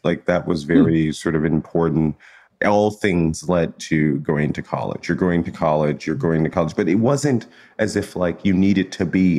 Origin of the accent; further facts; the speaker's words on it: Chicago, Illinois, United States; one of the great things I think about growing up in Chicago at the time was that it was a big city with a lot of possibility